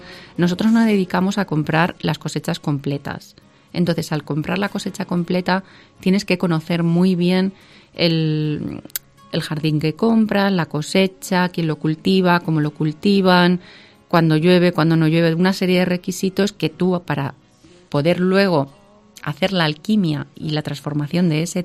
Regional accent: Albacete, Castilla-La Mancha, Spain; Desde que nací tenemos en el ADN ser albaceteños y llevar el té en la sangre. Mis abuelos se dedicaban al mundo de las especias

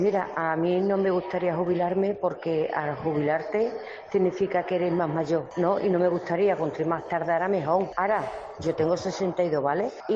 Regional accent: Seville, Andalusia, Spain; now in Dos Hermanas, Spain; de Sevilla, aunque vivo con dos hermanas.

